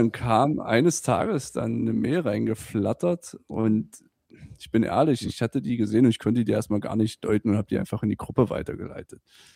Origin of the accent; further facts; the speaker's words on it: Saxony-Anhalt, Germany; Sachsen-Anhalt sozusagen. Kreis Wittenberg, das ist unsere Heimat und speziell die Dübener Heide.